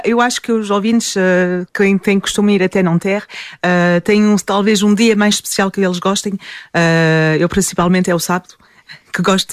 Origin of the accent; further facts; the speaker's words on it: Ponte da Barca, Viana do Castelo, Portugal; E a Ponte da Vaca, aliás, que é a minha terra, realmente.